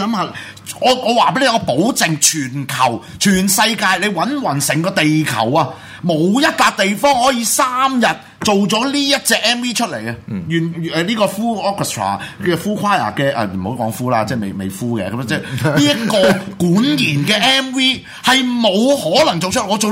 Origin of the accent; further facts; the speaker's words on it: Hong Kong; 唔使啊，我哋香港人就咁啦